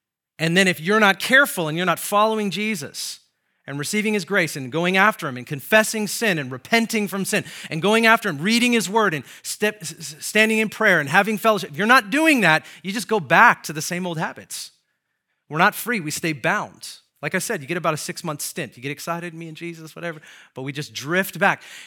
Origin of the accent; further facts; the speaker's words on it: Seattle, Washington, United States; All right, so I'm from Seattle, Washington, like born and raised, and just not a place that I go to.